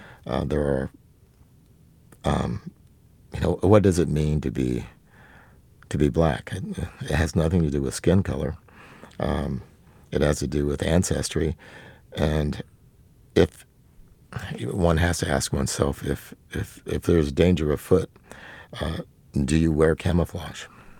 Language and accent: English; the South, United States; Growing up in the South, I grew up with black people who had blonde hair and blue eyes.